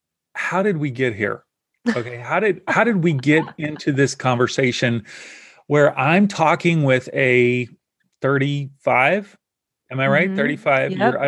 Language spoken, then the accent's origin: English; Kentucky, United States; I grew up in Kentucky.